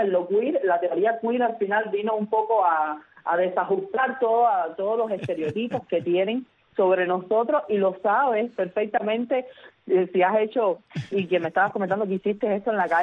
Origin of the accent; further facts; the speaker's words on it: Sagua la Grande, Villa Clara, Cuba; now in Havana, Cuba; vengo de provincia, lo sabes, soy de Sahuala Grande, aunque radico actualmente en La Habana.